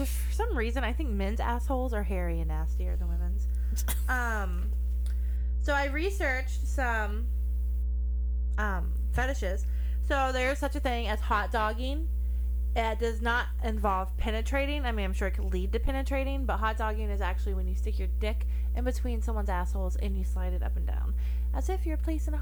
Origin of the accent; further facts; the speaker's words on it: Kentucky, United States; I'm from Kentucky, so that name is totally acceptable up there.